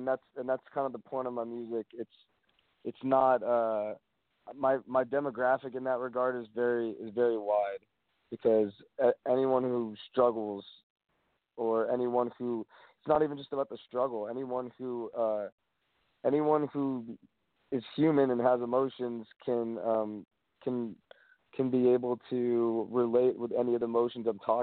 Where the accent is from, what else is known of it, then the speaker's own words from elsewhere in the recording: Menlo Park, California, United States; Well, I was brought up in Menlo Park, which is in the Bay Area.